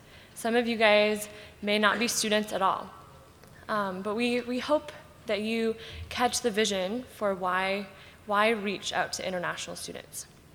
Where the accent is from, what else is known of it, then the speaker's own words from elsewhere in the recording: St. Louis, Missouri, United States; I'm from St. Louis, so I work on staff 20 minutes away at a university called Lindenwood.